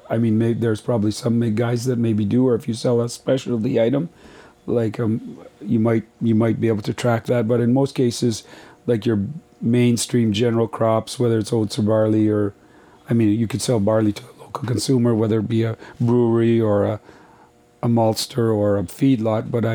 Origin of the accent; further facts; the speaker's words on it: Canada; So we're Canadian farmers are big exporters.